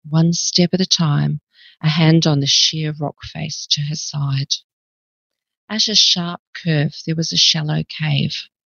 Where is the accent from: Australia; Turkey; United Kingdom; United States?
Australia; I'm an Australian author